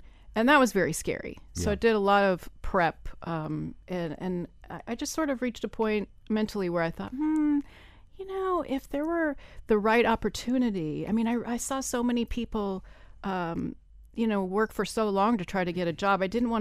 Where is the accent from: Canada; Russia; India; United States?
United States; Iowa; You know, I mean, I had enough snowdrifts in my life growing up in Iowa.